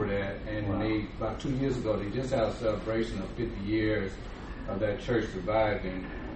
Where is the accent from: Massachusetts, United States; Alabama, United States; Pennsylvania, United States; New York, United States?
Alabama, United States; I just wanted to share, I grew up in Alabama, we talked about that briefly